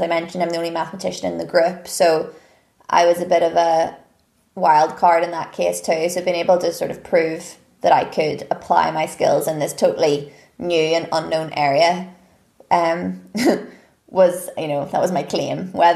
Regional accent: Northern Ireland, United Kingdom; especially because I came from Northern Ireland, hadn't really ventured that far away from home.

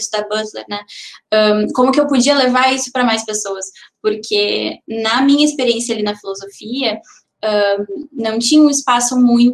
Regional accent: Santa Maria, Rio Grande do Sul, Brazil; nasci em Santa Maria, né, sou natural de Santa Maria, enfim, isso.

